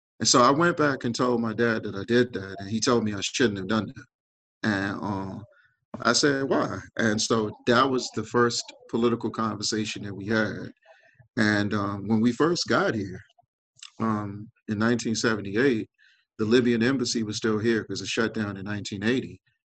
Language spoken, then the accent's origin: English; Washington, District of Columbia, United States; And so I grew up in Northwest DC. So I grew up at the height of the crack at PCP cocaine era.